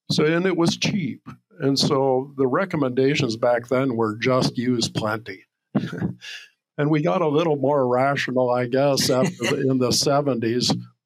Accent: Ohio, United States; I grew up in Ohio

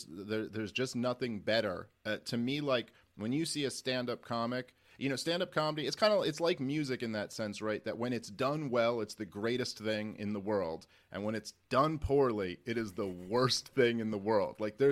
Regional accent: Brooklyn, New York, United States; I'm a Jew from Brooklyn, and that was just like the thing to be.

